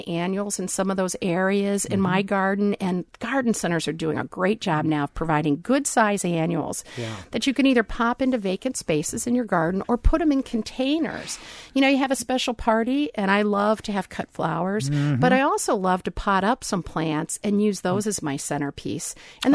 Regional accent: Columbus, Ohio, United States; and Columbus happens to be my hometown. So it's

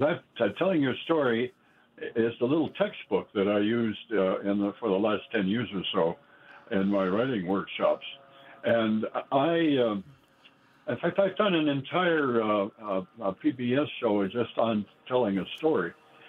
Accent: Wild Rose, Wisconsin, United States; I would go with my father to Wild Rose, my hometown, and on Saturday night, and let's say it's in the winter, and we would gather, my dad and I and a bunch of other farmers, in the back room of Hotz's hardware store

